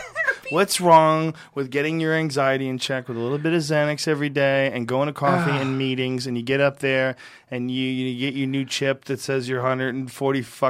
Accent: Boston, Massachusetts, United States; accent: Boston; My Boston accent came out hard for some reason. I'm trying to fight that since birth.

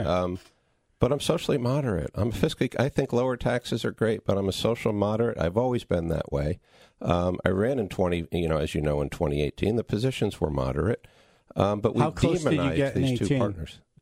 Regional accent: New Haven, Connecticut, United States; I grew up in New Haven.

